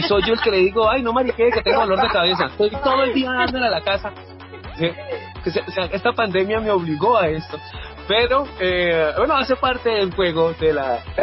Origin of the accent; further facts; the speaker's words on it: Santander, Colombia; ahí estamos como artistas santandereanos